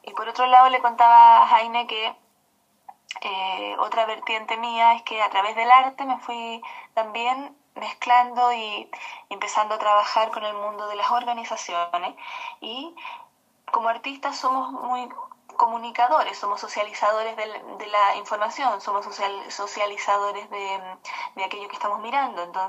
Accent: Chile; Yo soy chilena, soy cantautora chilena

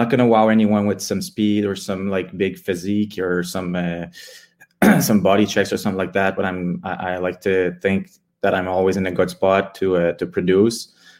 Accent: Canada; first language French; English is a second language; Well, my first language is French. So I'm from a family of my parents don't speak a lick of English.

